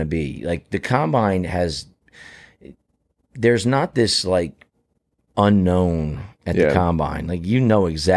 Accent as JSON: {"language": "English", "region": "Arizona", "country": "United States", "tie": "born or raised there", "said": "Like, I'm from Arizona. I grew up in Arizona"}